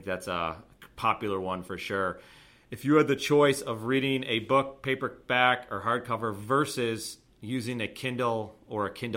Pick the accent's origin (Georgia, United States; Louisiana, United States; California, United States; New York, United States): New York, United States; Buffalo; now in Charlotte, United States; I'm from Buffalo, New York, so I'm used to the cold. I do live in Charlotte